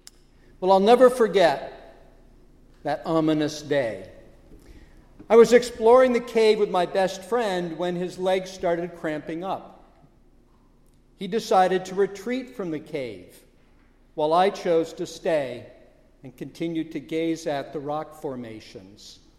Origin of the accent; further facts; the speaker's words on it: Vermont, United States; When I was growing up in Vermont, I remember loving to explore some of the caves in our area.